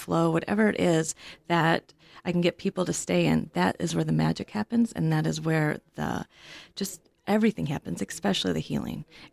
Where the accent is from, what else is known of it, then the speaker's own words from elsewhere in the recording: Royal Oak, Michigan, United States; I'm from Royal Oak originally.